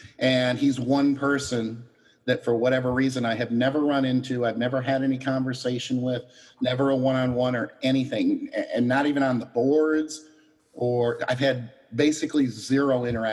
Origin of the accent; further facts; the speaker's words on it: Battle Creek, Michigan, United States; now in Fort Lauderdale, United States; We're in Fort Lauderdale now, but we're both originally from Michigan. Southwest Michigan. I grew up in Battle Creek, cereal capital of the world.